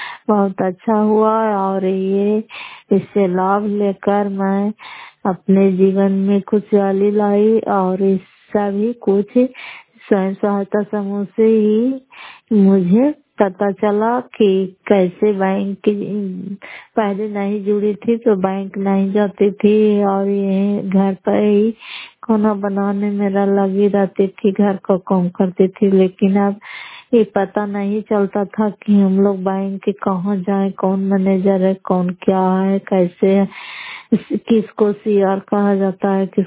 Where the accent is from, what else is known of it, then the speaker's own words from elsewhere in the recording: Bihar, India; मैं घर पर पंचायत मसौदा जिला नालंदा छात्र का निवासी हूँ